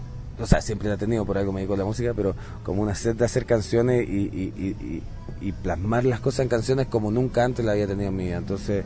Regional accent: Chile; Yo no me había dado cuenta de eso siendo chileno, estando en Chile, viviendo toda la vida en Chile

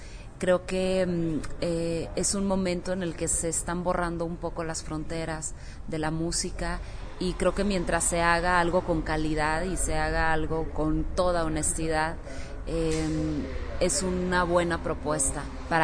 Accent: Mexico; sigo siendo yo y sigo siendo mexicana y sigo teniendo las raíces muy clavadas en México.

